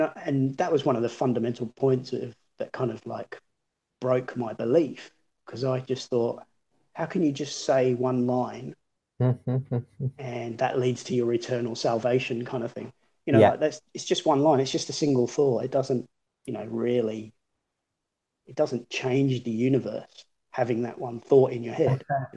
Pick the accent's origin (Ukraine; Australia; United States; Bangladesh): Bangladesh; I'd say to people, oh, I'm from Bangladesh